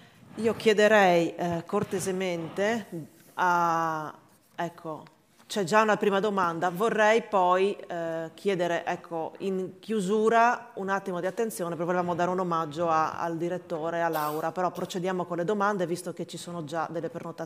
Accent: Friuli-Venezia Giulia, Italy; lo dico da friulana

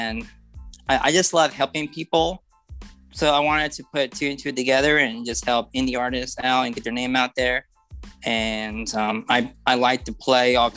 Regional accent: Mesa, Arizona, United States; I'm from Mesa, Arizona. I am 25 years old.

